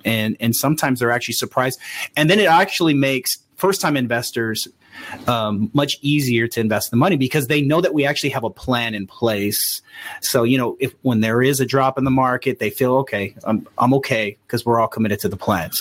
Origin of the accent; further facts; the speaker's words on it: United States; I'm Filipino and an American, but, you know, we got strong family ties.